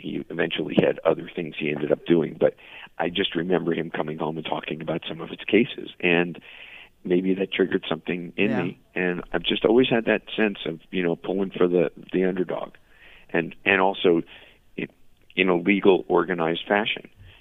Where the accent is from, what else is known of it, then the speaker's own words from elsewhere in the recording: Hollywood, Florida, United States; also born or lived in San Francisco Bay Area, United States; Originally from the San Francisco Bay Area, and I grew up, for the most part, here in Hollywood, Florida.